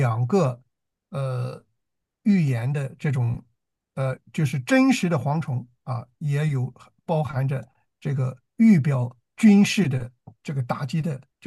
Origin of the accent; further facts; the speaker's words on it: China; 所以我们中国人做这个曲子，就是说，你要向高山举目，我的帮助从何而来，是吧？